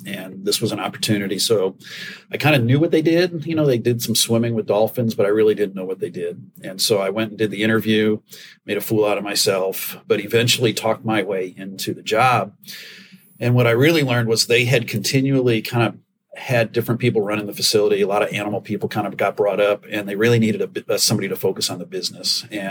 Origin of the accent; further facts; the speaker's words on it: Illinois, United States; My story. I grew up outside of Chicago.